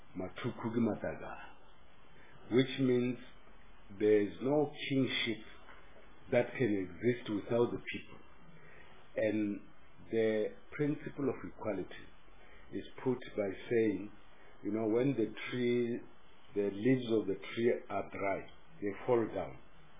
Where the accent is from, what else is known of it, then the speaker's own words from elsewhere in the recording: Bulawayo, Zimbabwe; You know where I come from Bulawayo.